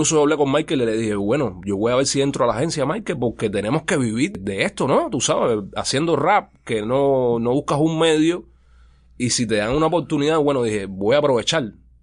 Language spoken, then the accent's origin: Spanish; Havana, Cuba; soy negro cubano de La Habana Vieja, del barrio turístico, zona turística, e incluso viviendo más de 20 años prácticamente en La Habana